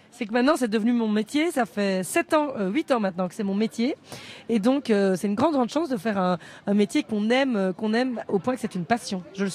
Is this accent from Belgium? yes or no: yes; Liège, Wallonia, Belgium; c'est quand j'ai joué chez moi à Liège en Belgique dans une salle de 1500 personnes